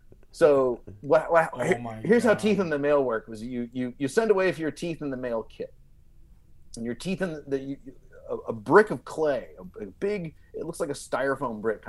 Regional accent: the South, United States; And so I'm from the South, people are often a little skeptical.

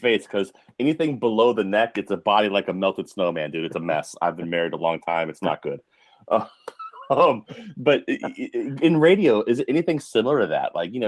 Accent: Virginia, United States; now in Connecticut, United States; Like, honestly, I grew up in Virginia, and I grew up a Steelers fan. Now I'm in Connecticut. I'm a Steelers fan

